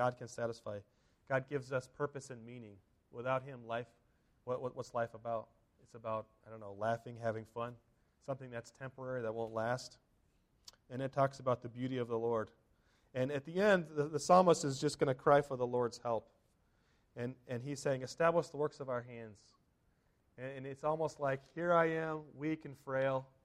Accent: California, United States; I grew up in California, and we had a small baseball diamond in our backyard

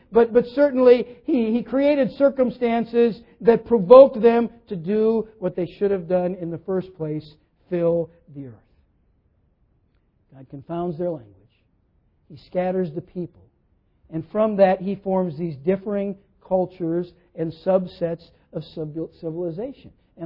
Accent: United States; And I'm glad I'm an American

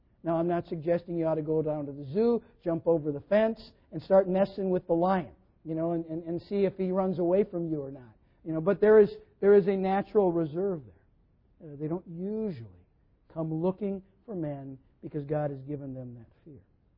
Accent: Minnesota, United States; there was a guy named Garrison Keillor. We're from Minnesota, okay?

